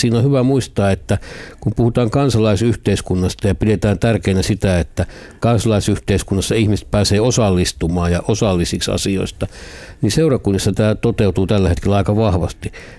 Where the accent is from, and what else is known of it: Mikkeli, South Savo, Finland; born or raised there; now in Helsinki, Finland